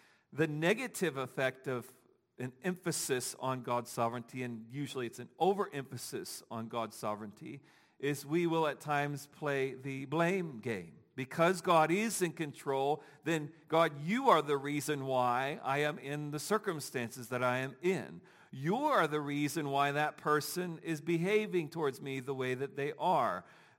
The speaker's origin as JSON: {"language": "English", "town": "Dayton", "region": "Ohio", "country": "United States", "said": "I'm from Dayton, Ohio, in which the road system is a grid."}